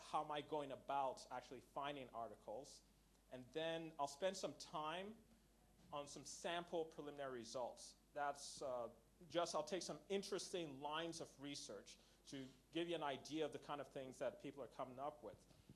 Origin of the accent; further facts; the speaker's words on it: Nigeria; also born or lived in Canada; I grew up in Nigeria and Canada as a kid